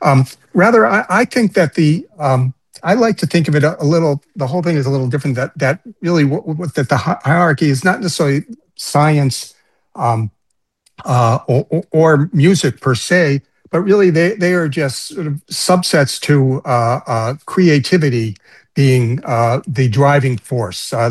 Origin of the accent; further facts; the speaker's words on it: Boston, Massachusetts, United States; My influences growing up in the Boston area, we had a radio station, WBCN